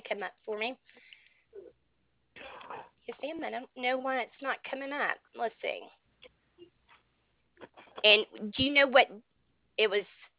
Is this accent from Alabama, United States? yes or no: yes; Alabama, United States